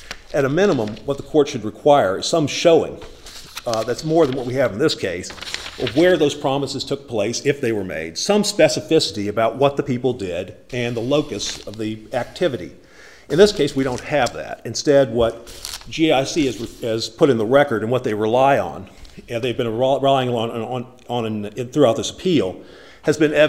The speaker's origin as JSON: {"language": "English", "town": "Houston", "region": "Texas", "country": "United States", "said": "in my case, I'm from Houston, I was being sued in Beaumont even."}